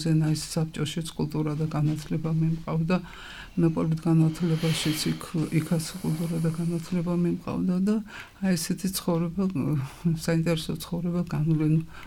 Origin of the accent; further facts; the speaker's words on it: Batumi, Adjara, Georgia; მე დავიბადე ქალაქ ბათუმში, ჩემი ოჯახიც აქ ცხოვრობს. აქ დავამთავრე მესხე საშუალო სკოლა, შემდეგ ილია ჭავჭავაძის სახელობის უნივერსიტეტის უცხოენების ფაკულტეტი